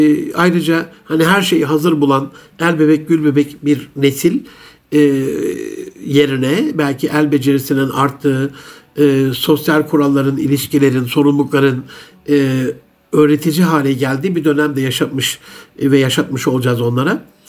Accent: Gaziantep, Turkey; mesela ben Antepliyim, Antep usulü bazı yemekler yapabilirim.

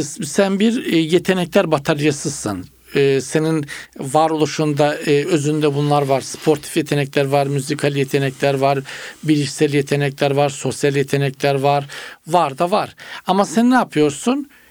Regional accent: Black Sea Region, Turkey; Hele bizim Karadeniz'de olursa hocam var ya.

